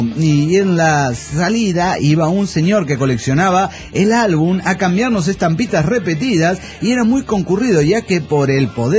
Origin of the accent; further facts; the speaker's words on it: Costa Rica; porque yo como pura vida, mae, como soy tico, le veo la parte positiva.